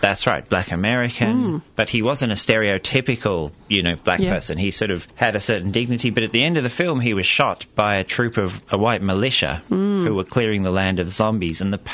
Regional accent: Australia; born or raised there; also born or lived in Liverpool, United Kingdom

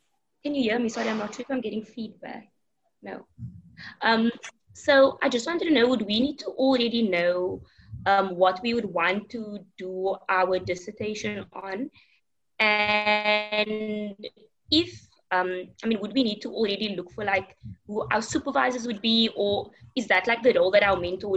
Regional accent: South Africa; Hi, I'm from South Africa.

